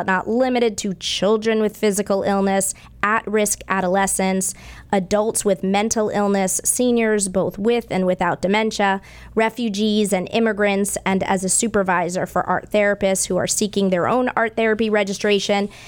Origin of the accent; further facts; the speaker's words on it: Weston, Massachusetts, United States; I grew up in Weston.